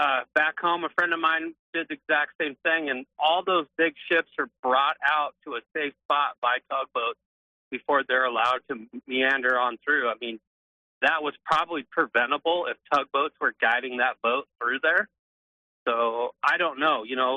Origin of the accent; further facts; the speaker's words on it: Washington, United States; I thought moving down here was going to be, you know, get away from a lot of stuff. I came from Washington State, and it's no better down here than it is anywhere else.